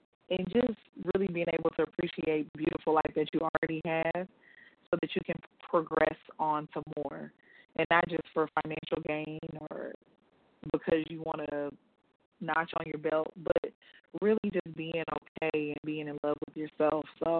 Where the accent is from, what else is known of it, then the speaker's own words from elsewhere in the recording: Arlington, United States; I'm originally from Arlington. I went to school in New Orleans at Xavier University of Louisiana, and was born in 89